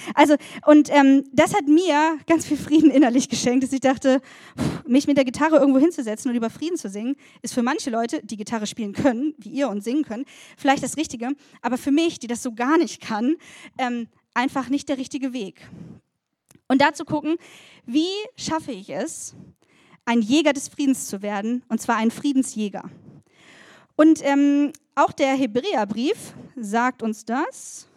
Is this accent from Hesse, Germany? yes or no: no; Schleswig-Holstein, Germany; ich komme aus Schleswig-Holstein, das ist ja das schönste Bundesland der Welt, und ich wohnte in der Nähe von Hamburg.